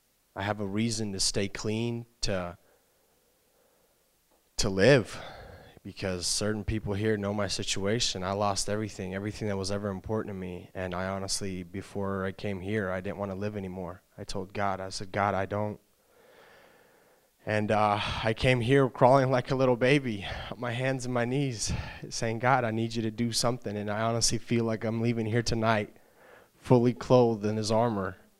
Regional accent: Portland, Oregon, United States; I'm from Portland, Vancouver area.

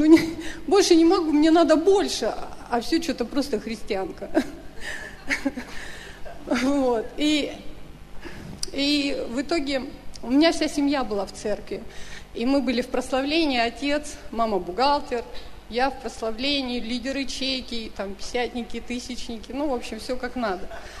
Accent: Siberia, Russia; moved away; я уехала в Москву из Сибири. 7 лет в Москве я прошла

